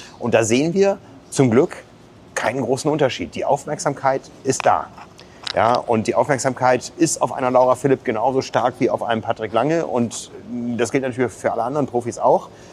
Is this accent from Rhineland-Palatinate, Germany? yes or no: no; Wissingen, Lower Saxony, Germany; Das ist der Mann, der Triathlon im Landkreis Osnabrück groß gemacht hat damals, wo ich groß geworden bin.